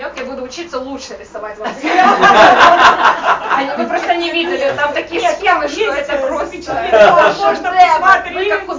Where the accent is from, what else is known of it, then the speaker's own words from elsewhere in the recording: Saint Petersburg, Russia; потому что я из Питера родом, поэтому там у нас тоже город воли